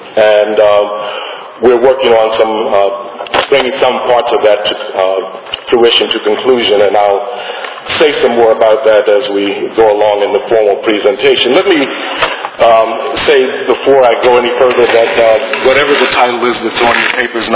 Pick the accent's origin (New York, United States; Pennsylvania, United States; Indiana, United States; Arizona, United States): Pennsylvania, United States; Chester; also born or lived in Philadelphia; In addition to growing up in Chester, also lived on 48th and Walnut Street while I was going to Villanova University